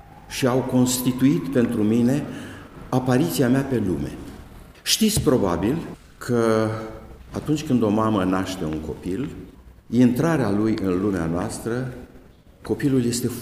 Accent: Mărculești, Florești District, Moldova; born there; M-am născut în Mărculești sat.

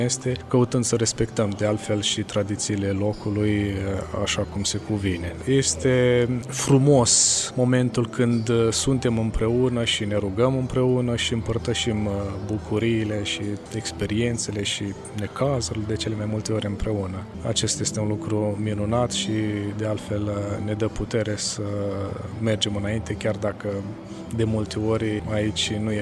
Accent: Romania; căutăm să aducem o parte din România și aici și să ne bucurăm de România noastră chiar și pe pământ străin.

